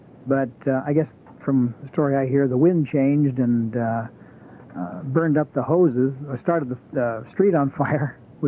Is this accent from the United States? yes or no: yes; Nome, Alaska, United States; Well, I was born in Nome, out on the Seward Peninsula. When I was growing up, it was a mining town.